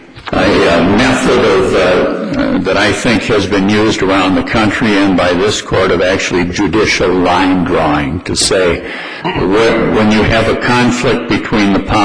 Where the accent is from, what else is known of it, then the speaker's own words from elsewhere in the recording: Sparta, United States; I'm from Sparta.